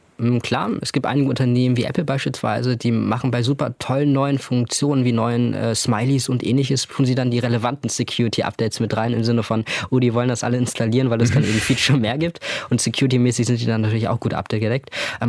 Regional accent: Germany; now in Hannover, Germany; ich komme aus dem Umland von Hamburg, wir sind dann nach Hannover gezogen, große Stadt.

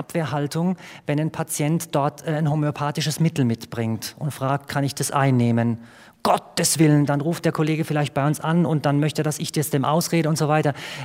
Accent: Electoral Palatinate (Kurpfalz), Germany; nicht nur als Kurpfälzer

